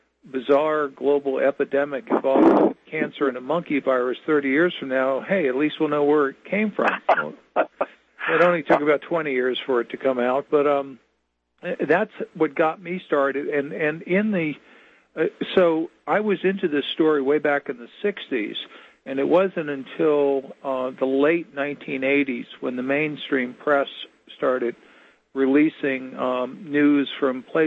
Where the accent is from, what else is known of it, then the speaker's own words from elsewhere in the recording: New Orleans, Louisiana, United States; I'm from New Orleans, and I had met Dr. Sherman, Dr. Mary Sherman, when I was a child.